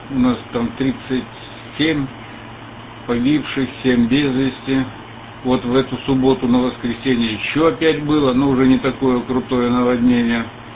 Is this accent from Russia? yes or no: yes; Lermontov, Stavropol Krai, Russia; Я из Лермонтова, город Лермонтов.